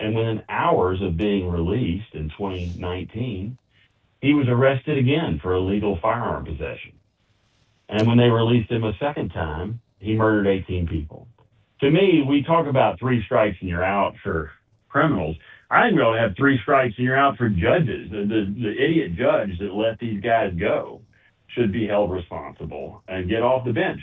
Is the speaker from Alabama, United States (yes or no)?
yes; Birmingham, Alabama, United States; Sadly, as Americans, in my hometown of Birmingham, just a year ago